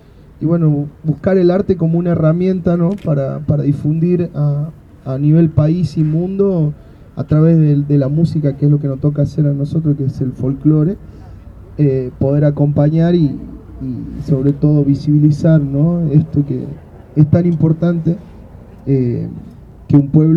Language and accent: Spanish; Jujuy, Argentina; soy músico de Jujuy